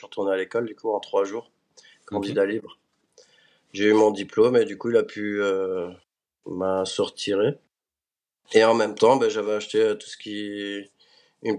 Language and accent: French; Strasbourg, Grand Est, France; born there; du coup, j'habite à Strasbourg, je suis né là-bas.